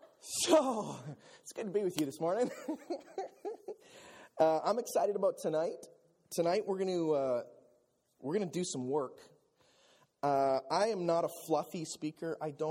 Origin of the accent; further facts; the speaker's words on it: Philippines; At the time, I'm a missionary kid, so I grew up in the Philippines.